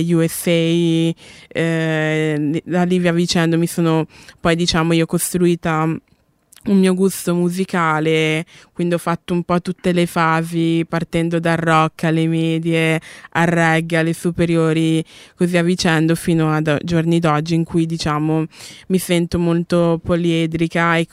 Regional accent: Cali, Valle del Cauca, Colombia; visto che siamo di Cali, e noi di Cali, diciamo, siamo famosi appunto per questa ossessione per la salsa

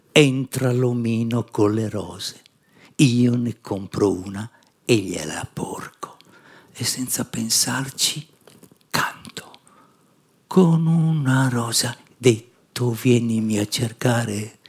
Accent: Sicily, Italy; io non sono mai stato in Grecia, nonostante sono siciliano con metà sangue greco da parte di padre e normanno da parte di madre

